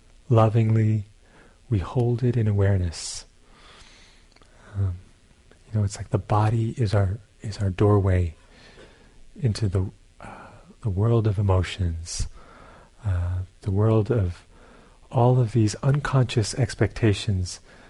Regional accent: Brooklyn, New York, United States; I grew up in Brooklyn. I don't know, some of you did. Not so many ponds in Brooklyn. But we have cloudy tap water.

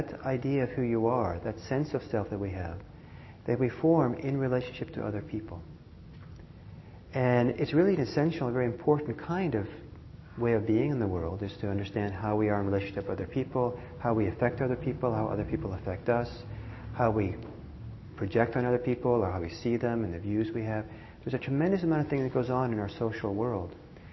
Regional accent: Norway; also born or lived in Italy / United States; I grew up some in Norway, some in Italy, and some in the United States.

